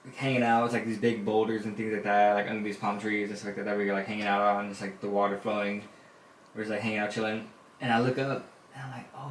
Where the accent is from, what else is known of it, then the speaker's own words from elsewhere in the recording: Borrego Springs, California, United States; We grew up over there in Borrego Springs.